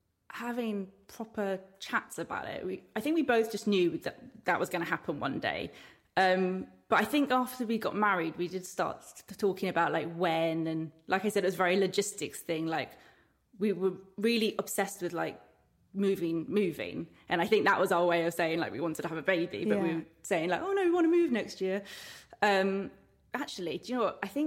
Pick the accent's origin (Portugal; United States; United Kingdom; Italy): United Kingdom; England; Maybe we're very English, you're very Italian.